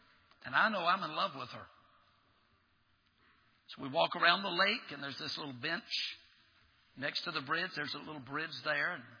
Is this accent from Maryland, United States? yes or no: no; Baton Rouge, Louisiana, United States; I'm from Baton Rouge, Louisiana. We thought the Yankees were still the enemies.